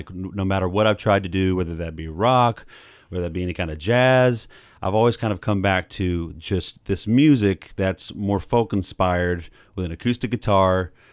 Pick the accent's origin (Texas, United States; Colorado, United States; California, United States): Texas, United States; And also a lot of my songs are nostalgia for where I grew up in Southeast Texas.